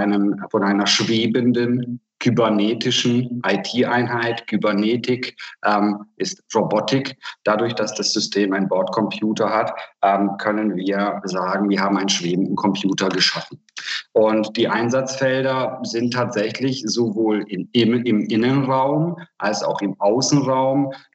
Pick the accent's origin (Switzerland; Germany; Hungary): Hungary; Ich komme aus Ungarn